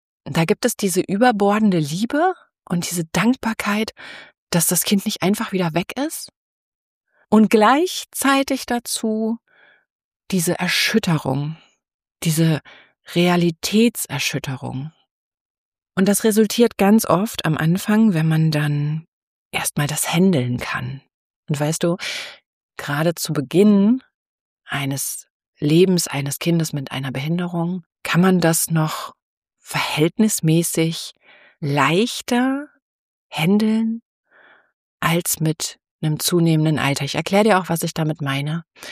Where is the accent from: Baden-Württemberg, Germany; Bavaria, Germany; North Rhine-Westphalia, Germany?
North Rhine-Westphalia, Germany; Bielefeld; ich bin groß geworden in Nordrhein-Westfalen, in Bielefeld.